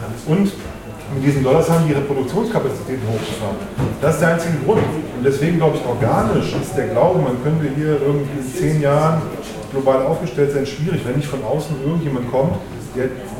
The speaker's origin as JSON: {"language": "German", "region": "Lower Saxony", "country": "Germany", "said": "Ich komme ja auch aus Niedersachsen, dabei kenne ich das."}